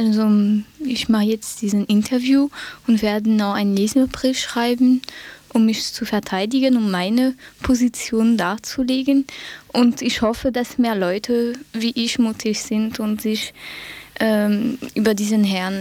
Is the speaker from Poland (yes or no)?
no; France; Weil ausgerechnet, weil ich Französin bin